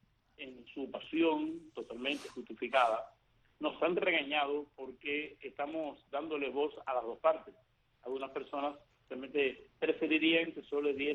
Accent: Camagüey, Cuba; puedo añadir que soy camagüeyano, conozco a su familia en Camagüey

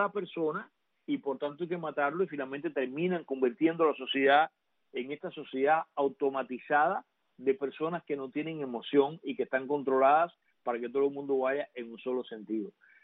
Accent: Cuba; que soy cubano y que viví en la Cuba los primeros 30 años de mi vida

